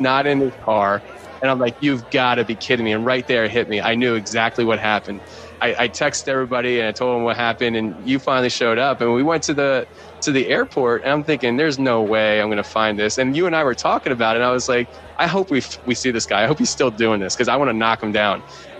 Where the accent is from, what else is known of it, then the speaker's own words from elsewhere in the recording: Philadelphia, Pennsylvania, United States; I'm from Philly.